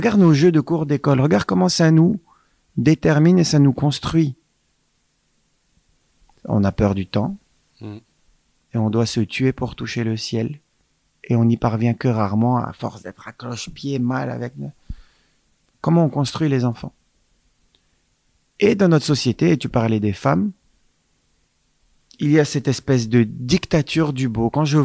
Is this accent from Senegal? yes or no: yes; Senegal; J'étais au Sénégal, j'ai grandi au Sénégal.